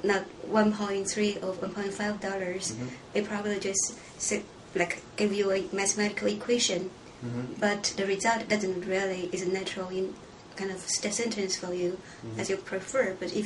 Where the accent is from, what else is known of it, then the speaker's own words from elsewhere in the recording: China; English is a second language; moved away as an adult; now in United States; So basically, I kind of like, I grew up in China. I finished college in China, and I also go to graduate school with a master. So after my master, I came here for PhD.